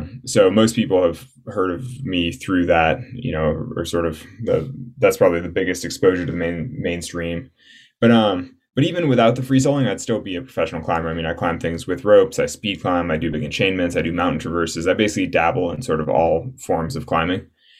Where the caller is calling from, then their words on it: Las Vegas, Nevada, United States; No, I'm in my home in Las Vegas, in Nevada.